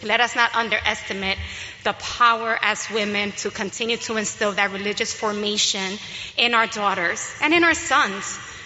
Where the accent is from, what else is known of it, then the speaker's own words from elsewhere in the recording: New York City, New York, United States; I am a native from New York City.